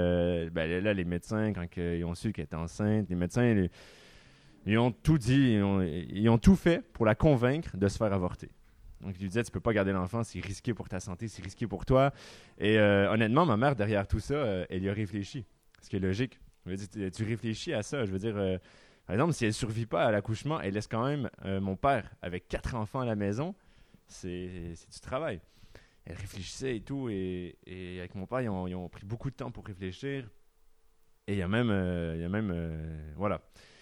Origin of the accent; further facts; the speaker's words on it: Quebec, Canada; accent: Quebec; je suis désolé, je suis québécois. Donc voilà. Ça va peut-être s'entendre à mon accent, un petit peu.